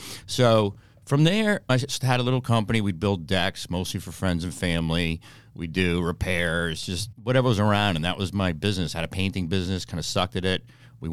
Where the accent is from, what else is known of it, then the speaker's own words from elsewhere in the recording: Newton, Massachusetts, United States; I grew up in Newton.